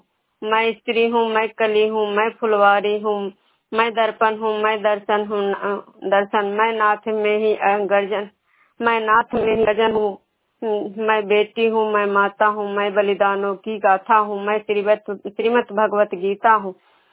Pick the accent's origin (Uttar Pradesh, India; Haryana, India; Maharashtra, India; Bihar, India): Bihar, India; Vishnupur